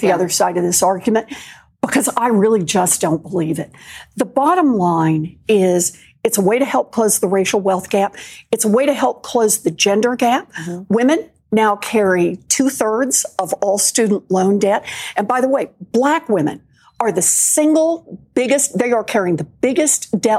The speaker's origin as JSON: {"language": "English", "region": "Oklahoma", "country": "United States", "tie": "born or raised there", "said": "So, look, I grew up in Oklahoma, and I grew up at a time when abortion was illegal."}